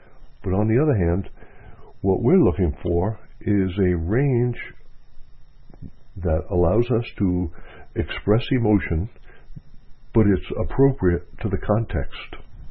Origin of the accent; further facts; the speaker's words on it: Northeast, United States; I grew up in the Northeast, where oak trees were normal and there were no palm trees.